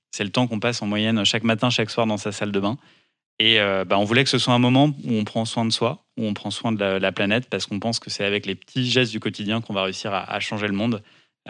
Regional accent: Lyon, Auvergne-Rhône-Alpes, France; Parce qu'on est tous les deux de la région Rhône-Alpes, puis il vient d'Aix-les-Bains, et donc moi, je suis lyonnais.

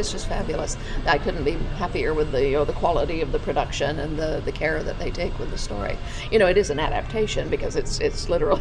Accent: United States; Yeah, you know, being an American

